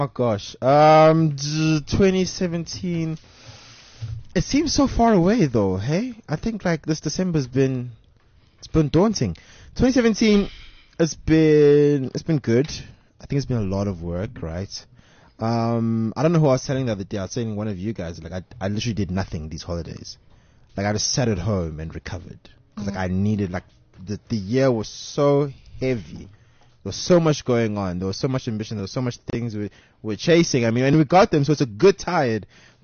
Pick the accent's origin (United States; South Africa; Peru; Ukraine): South Africa; Benoni, Gauteng; I mean, I'm from Benoni, okay?